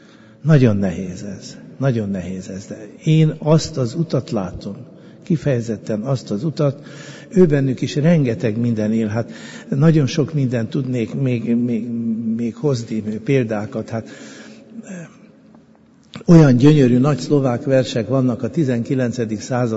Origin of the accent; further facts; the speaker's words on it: Budapest, Hungary; also born or lived in Nové Zámky, Slovakia; Elég jó magyar vagyok, mert engem Érsekújváron 3 évig vertek a szlovákok azért, mert Pestről kerültünk oda, és ott ragadtunk az ostromkor.